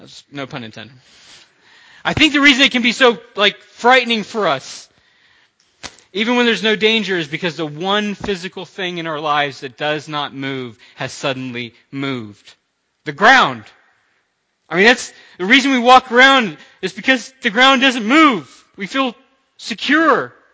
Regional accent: Florida, United States; I'm from Florida. There are no earthquakes in Florida.

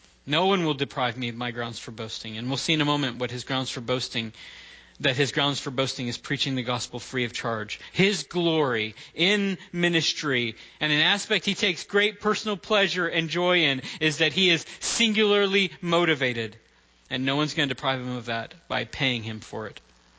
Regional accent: United States; And so as an American and wanting to be kind of a grateful one, I would just say thank you to people all day long, you know.

